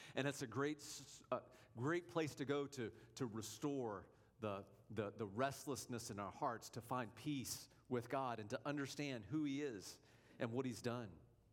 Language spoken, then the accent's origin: English; Georgia, United States; I'm from Georgia. We've got canyons. I've been to Tallulah Gorge.